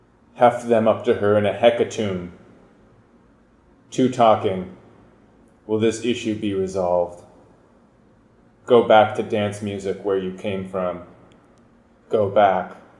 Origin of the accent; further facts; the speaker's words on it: Toronto, Ontario, Canada; tonight's guest is coming all the way from my hometown of Toronto.